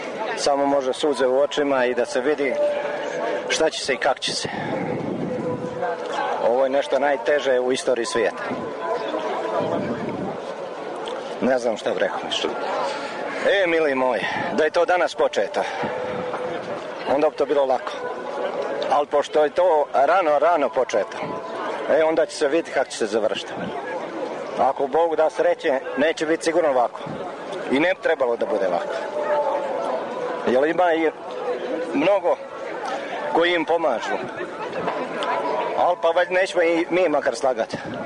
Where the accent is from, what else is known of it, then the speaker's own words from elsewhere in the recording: Banovci, Vojvodina, Serbia; Ja sam tu iz Banovaca.